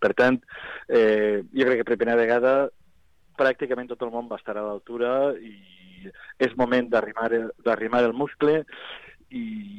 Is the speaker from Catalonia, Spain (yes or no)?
no; Sueca, Valencian Community, Spain; En pobles mitjans, com la Real o el meu poble, Sueca, o pobles més menudets